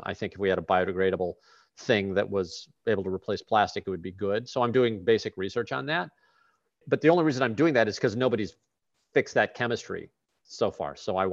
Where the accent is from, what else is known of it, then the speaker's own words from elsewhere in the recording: St. Louis, Missouri, United States; It's my hometown. I mean, St. Louis, it's a great city, but it's got a lot of problems.